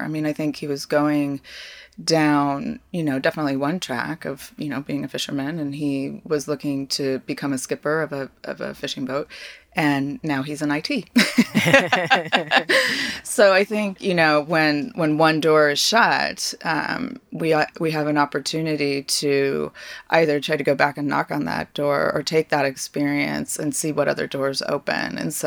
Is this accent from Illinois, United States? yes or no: yes; Chicago, Illinois, United States; also born or lived in Park City, Utah; So I was born in Chicago. We were there until I was 10. And then we moved to Park City, Utah.